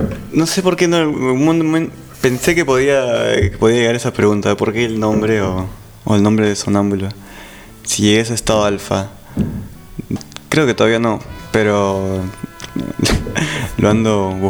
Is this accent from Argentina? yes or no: no; Peru; also born or lived in Brazil; Nací en Brasil, tipo, estuve 2 años.